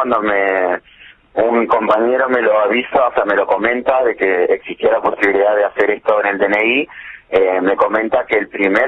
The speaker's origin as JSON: {"language": "Spanish", "town": "Rosario del Tala", "region": "Entre Ríos", "country": "Argentina", "said": "Sí, tal al centro de la provincia de Entre Ríos."}